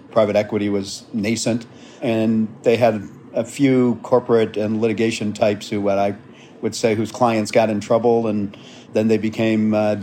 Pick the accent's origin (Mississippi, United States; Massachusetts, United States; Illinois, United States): Illinois, United States; Chicago; I'm from Chicago. I always say I haven't gone far in life. I'm only three blocks from where I started. My parents still live in the house I grew up in, three blocks